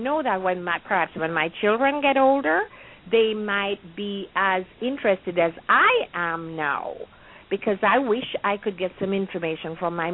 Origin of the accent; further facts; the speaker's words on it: Jamaica; how my period of growing up in Jamaica.